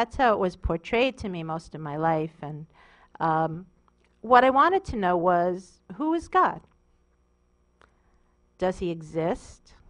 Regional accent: Long Island, New York, United States; I grew up on Long Island in the 1970s

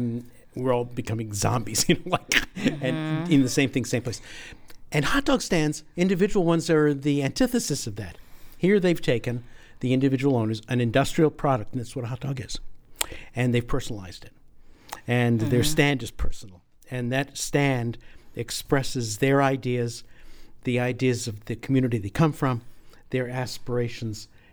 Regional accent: New Jersey, United States; also born or lived in New York; I'm from New York. Okay. I grew up in New Jersey, but I was a little teeny kid.

